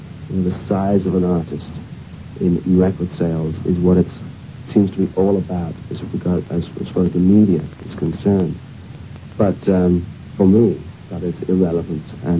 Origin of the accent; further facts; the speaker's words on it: Ireland; we never thought of ourselves as deeply Irish. We were Irish because that's where we started, formed, and that's where we grew up.